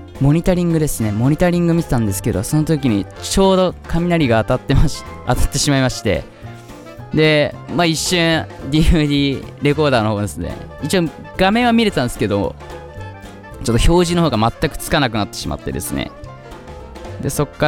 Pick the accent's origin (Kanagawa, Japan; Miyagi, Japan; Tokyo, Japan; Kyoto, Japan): Kanagawa, Japan; Kawasaki; also born or lived in Yokohama; 年齢今年30になります。私はですね、出身が神奈川の横浜で、育ちが川崎になります。で、今も川崎で住んでます。